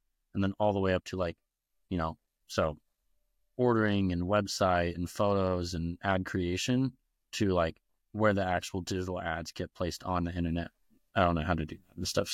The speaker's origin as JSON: {"language": "English", "town": "Ventura", "region": "California", "country": "United States", "tie": "born or raised there", "said": "And then I grew up in Ventura. So there's a lot of, there's a big scene out there."}